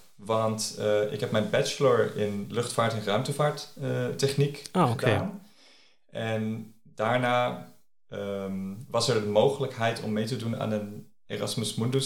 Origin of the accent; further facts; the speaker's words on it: Huizen, North Holland, Netherlands; German is a second language; Ja, ich komme aus einem Dorf, das heißt Huizen.